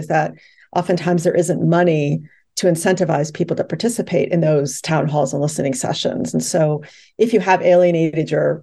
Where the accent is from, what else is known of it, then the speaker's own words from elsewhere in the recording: New York, United States; my experience as a New York citizen, as a New Yorker